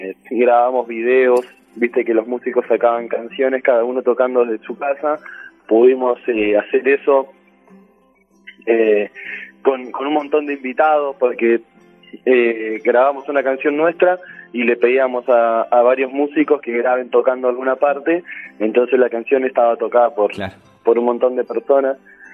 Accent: Lanús, Buenos Aires Province, Argentina; Y nosotros somos acá de Lanús

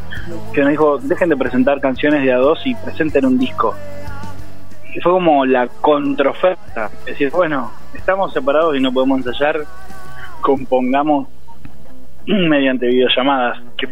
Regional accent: Buenos Aires Province, Argentina; Somos de Gran Buenos Aires y ensayamos en Capital.

